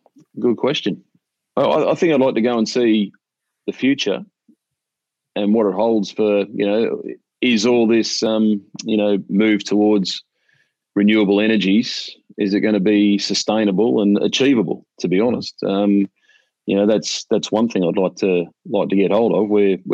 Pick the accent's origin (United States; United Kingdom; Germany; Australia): Australia; Growing up in Australia